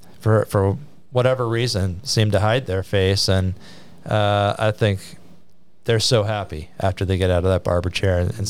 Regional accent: Cleveland, Ohio, United States; Of course, I'm from Cleveland, so that was a big moment in 2016.

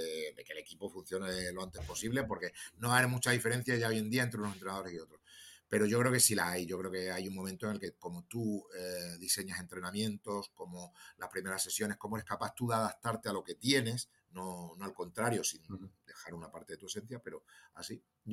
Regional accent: Cáceres, Extremadura, Spain; now in Madrid, Spain; todo se ha dado aquí en Madrid, estoy cerca de mi tierra, de Cáceres y tal

